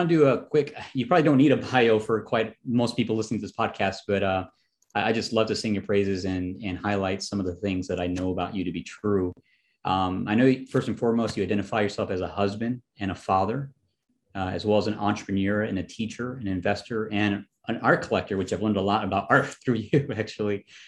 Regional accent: Chicago, Illinois, United States; It was in Chicago. And coincidentally, it was my hometown.

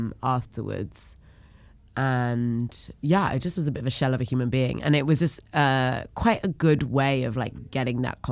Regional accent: United Kingdom; I'm not funny, I'm just British.

